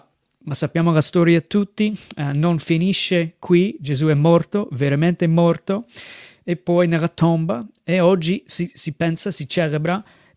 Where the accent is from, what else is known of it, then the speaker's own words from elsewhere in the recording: United States; now in Mestre, Italy; vengo dagli Stati Uniti, sono missionario qui in Italia dal 2007